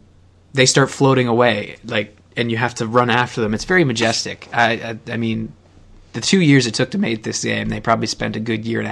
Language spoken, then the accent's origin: English; Canada; I find being a Canadian